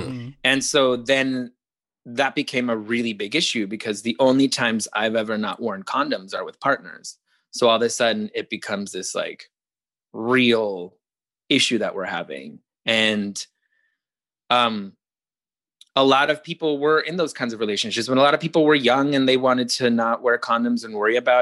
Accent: Arizona, United States; I grew up in Arizona where it was like abstinence only education, which just scared the shit out of you throughout your teens.

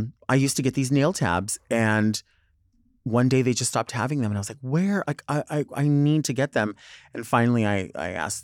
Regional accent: Arizona, United States; Although I'm not from Southern California, I grew up in Southern Arizona.

